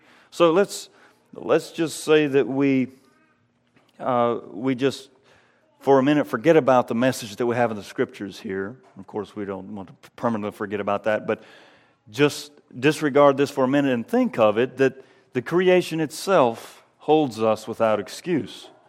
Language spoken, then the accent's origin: English; Georgia, United States; now in Pennsylvania, United States; I'm from Georgia, live in the country, and so I'm not used to having lots of obstacles right on the road